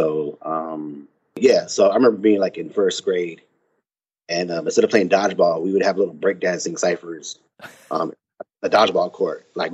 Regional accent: Baldwin Park, California, United States; So, San Gabriel Valley, Baldwin Park, California, born and raised, and then we kind of migrated here and there

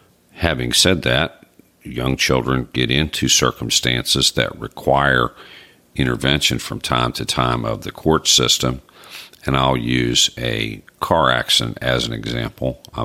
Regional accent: West Virginia, United States; My hometown and home state college team is the West Virginia Mountaineers

